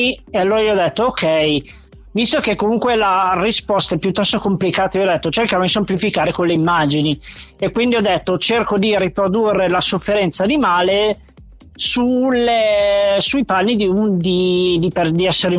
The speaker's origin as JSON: {"language": "Italian", "town": "Lodi", "region": "Lombardy", "country": "Italy", "said": "essendo che io comunque sono di Lodi, e quindi Milano mi è comodo"}